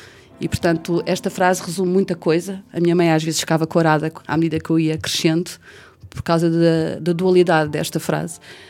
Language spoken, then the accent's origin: Portuguese; Portugal; moved away; Sou portuguesa, tenho 60 anos, vivi cerca de 30 anos fora de Portugal e voltei definitivamente há 7 anos a Portugal.